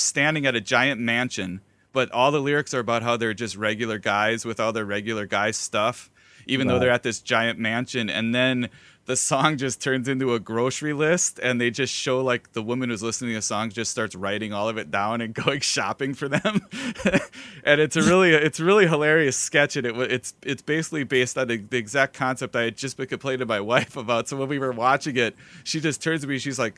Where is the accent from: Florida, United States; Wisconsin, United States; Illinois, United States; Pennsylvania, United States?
Wisconsin, United States; accent: Wisconsin; And I said boat with my Wisconsin accent